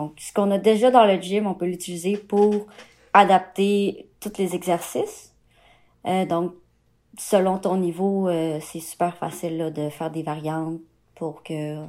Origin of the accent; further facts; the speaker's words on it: Quebec, Canada; moi, c'est ça, je viens du Saguenay.